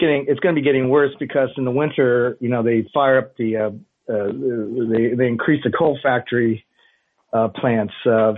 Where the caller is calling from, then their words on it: Beijing, China; I'm not calling from the States. Actually, I'm calling from way across the other side of the world, and I'm just the honest of God's truth. I'm calling from Beijing, China, baby.